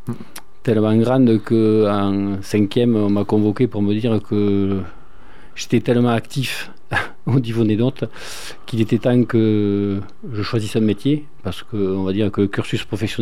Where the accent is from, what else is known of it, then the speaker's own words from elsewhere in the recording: Saint-Félix, Occitanie, France; born there; je suis né à Saint-Félix, petit village à quelques kilomètres de Figeac.